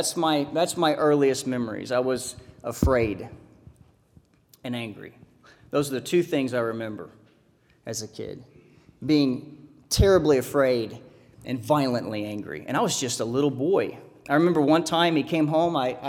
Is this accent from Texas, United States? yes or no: yes; Texas, United States; I'm going to butcher his name. I'm from West Texas.